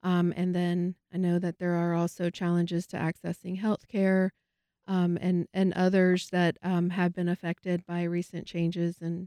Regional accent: United States; So I've had the chance to grow up as an American, born and raised here, but at the same time, exposed to cultures from different, you know, parts of the world, and especially Peru.

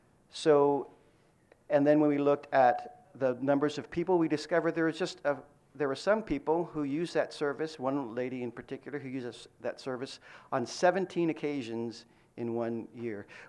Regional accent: California, United States; now in Oregon, United States; I've lived here now a whole 4 months and started with Lane County on July 1st. And I'm from Southern California.

